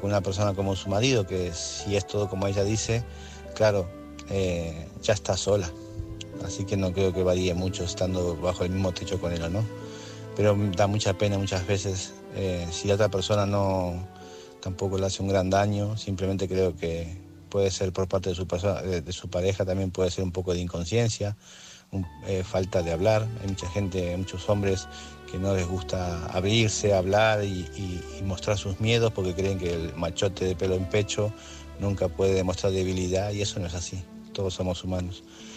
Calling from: Barcelona, Catalonia, Spain; corresponsal de Barcelona. Aquí estoy nuevamente.

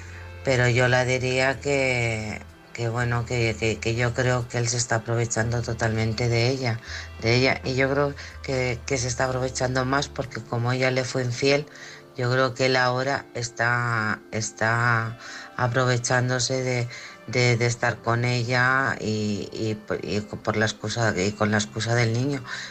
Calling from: Alcorcón, Community of Madrid, Spain; de Alcorcón.

